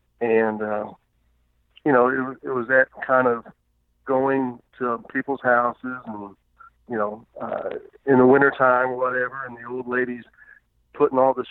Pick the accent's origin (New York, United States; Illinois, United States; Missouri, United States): Missouri, United States; DeSoto; I grew up in a little rural town about 60 miles south of St. Louis, in a little town called DeSoto, which was a train town.